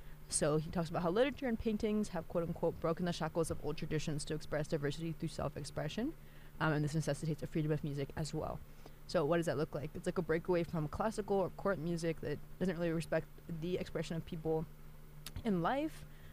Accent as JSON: {"language": "English", "region": "West Bengal", "country": "India", "said": "I'm Indian Bengali, but I have been to Bangladesh"}